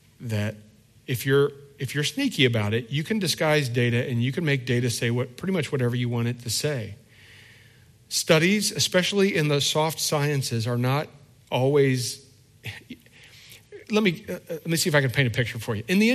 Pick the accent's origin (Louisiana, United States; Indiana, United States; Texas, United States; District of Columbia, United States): Indiana, United States; I don't know. I'm from Indiana.